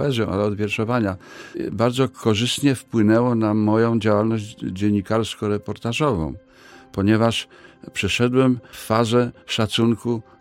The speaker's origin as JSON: {"language": "Polish", "town": "Dąbrowa Górnicza", "region": "Silesian Voivodeship", "country": "Poland", "tie": "born or raised there", "said": "W 1945 roku ojciec się przeniósł do Dąbrowy Górniczej. Ja tam właśnie spędziłem dzieciństwo i młodość wczesną, tak do czasów maturalnych."}